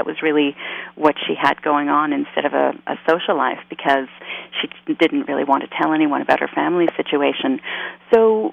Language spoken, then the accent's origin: English; Toronto, Ontario, Canada; now in New York, United States; the two places I've written the most about are my hometown, Toronto, and my adopted hometown, New York.